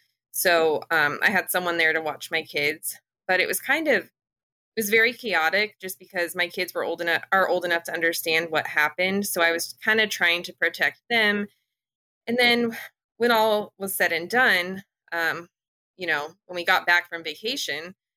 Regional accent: Indiana, United States; from Indiana, and my kids are 8, 6, and 3.

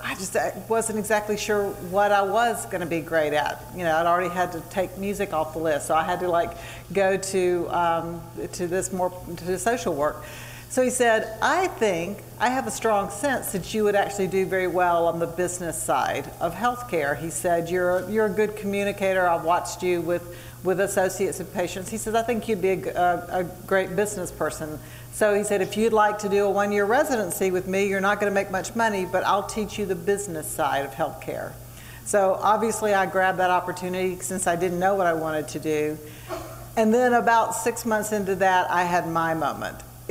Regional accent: the South, United States; that I was raised in the South, and by very traditional parents

